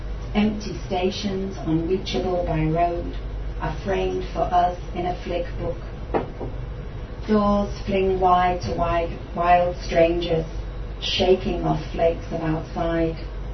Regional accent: Manchester, North West England, United Kingdom; now in West Cork, Ireland; there's things from my hometown of Manchester, and also a lot of where I now call home in West Cork.

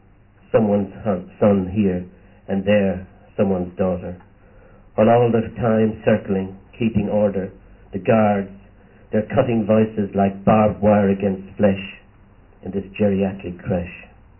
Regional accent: Limerick, Munster, Ireland; I'm from Limerick.

